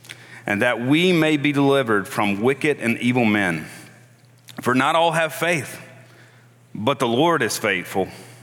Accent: United States; one thing has become very clear to me in my love for other cultures is that I am clearly an American.

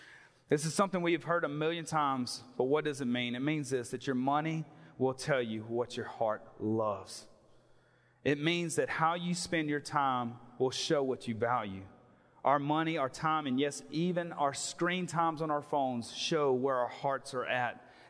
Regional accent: Mississippi, United States; Now, I know I'm from Mississippi, y'all, but us Mississippians, we do have high culture there, okay?

